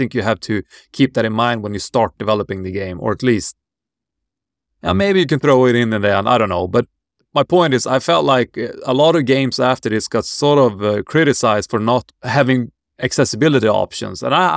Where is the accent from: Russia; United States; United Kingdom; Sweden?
Sweden; English is a second language; growing up in Sweden, you always have subtitles on.